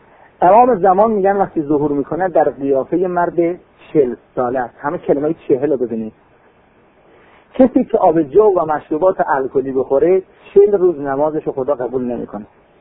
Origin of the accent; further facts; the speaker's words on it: Iran; تا فهمید ما ایرانی هستیم